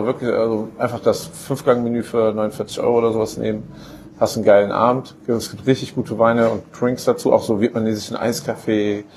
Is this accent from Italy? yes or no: yes; Italy; Und das war als Italiener ziemlich gut, ne?